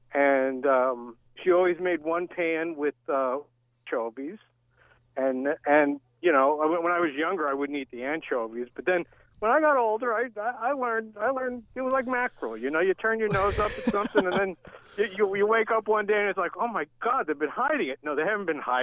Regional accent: New York City, New York, United States; Oh well, I did grow up in New York City. I grew up in Brooklyn, and my mother was Sicilian, so we always ate pizza when we'd go out.

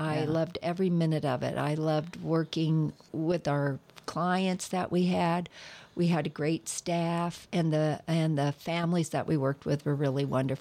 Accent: Indiana, United States; I come from Indiana, where we have this great, huge state fair

